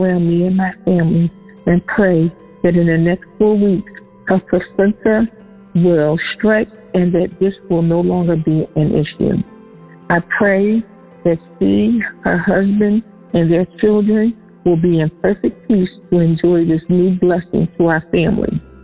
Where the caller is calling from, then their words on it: Pennsylvania, United States; I'm calling from Pennsylvania.